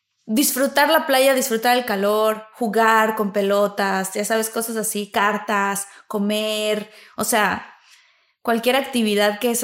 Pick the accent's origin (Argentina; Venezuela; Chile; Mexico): Mexico; Tabasco; pues es que como soy tabasqueña, pues igual allá el calorcito es todo. O sea, yo aguanto bastante calor.